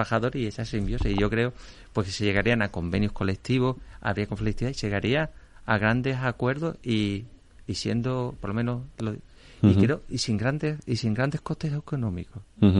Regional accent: Cádiz, Andalusia, Spain; yo que soy de Cádiz, evidentemente vengo de Cádiz

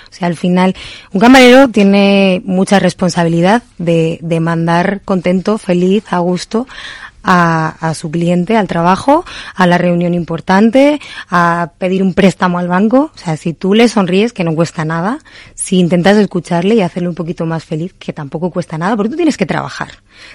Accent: Valladolid, Castile and León, Spain; es verdad que soy muy vallisoletana. Estoy muy orgullosa de mis raíces

